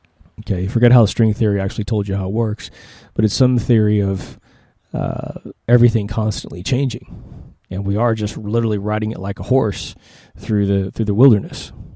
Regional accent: Kansas, United States; I grew up in Kansas. I grew up in a town that was at least, and beautifully so, like 50 years behind everybody else in terms of architecture and what have you.

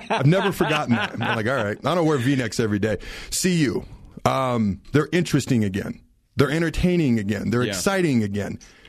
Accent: Washington, United States; also born or lived in Hastings, Nebraska; now in Colorado, United States; so I was born in Hastings, Nebraska when I was three. My dad's job took me up to the state of Washington. So I grew up in the state of Washington. I always wanted to live in Colorado.

